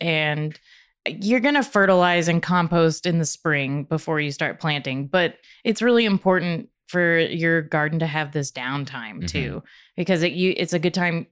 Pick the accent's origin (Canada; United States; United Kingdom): United States; Texas; now in Lubbock, United States; I mean, again, I grew up in South Texas. So when I moved to Lubbock, I was like, oh my God, the leaves changed.